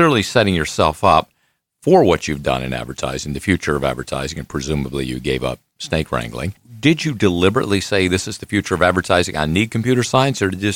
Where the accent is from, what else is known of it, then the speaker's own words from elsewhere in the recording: Mississippi, United States; Yeah, I'm from Mississippi. We always looked up to Florida.